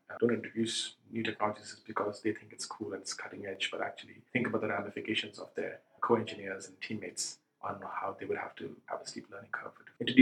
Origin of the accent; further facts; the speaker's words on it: India; also born or lived in San Francisco, United States; now in Europe; When I grew up in India and then moved to San Francisco.